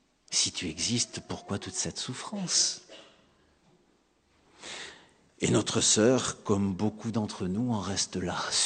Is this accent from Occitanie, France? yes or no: yes; Agde, Occitanie, France; On dit ça chez moi à Agde et je crois qu'on le dit en France un peu partout.